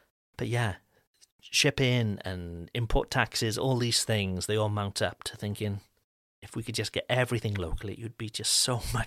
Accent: Wales, United Kingdom; now in France; So based here in France, but as you can probably gather, those listening, I'm not French. I'm from Wales in the UK.

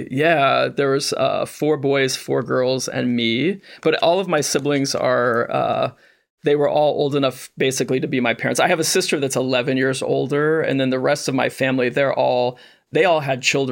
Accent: Monticello, Illinois, United States; I was born in Central Illinois. I was born in Monticello, Illinois.

